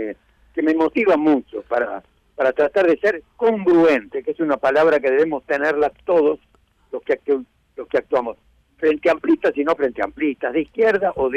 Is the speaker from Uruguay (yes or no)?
yes; Uruguay; Yo tengo derecho a saberlo, como uruguayo y como edil también.